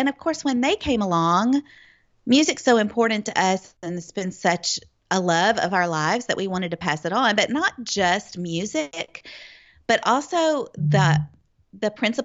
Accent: Memphis, Tennessee, United States; But I grew up in the Memphis area in a Christian family. I went to church from, you know, the day my parents brought me home from the hospital.

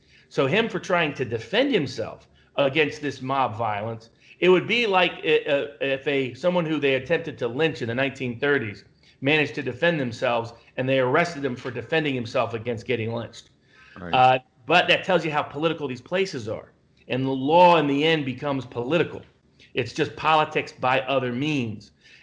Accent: Chattanooga, Tennessee, United States; It might even in my hometown of Chattanooga, they're staying out.

